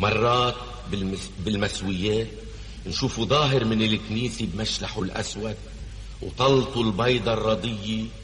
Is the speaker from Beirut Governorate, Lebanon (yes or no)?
no; Antelias, Mount Lebanon, Lebanon; بضيعتنا أنطلياس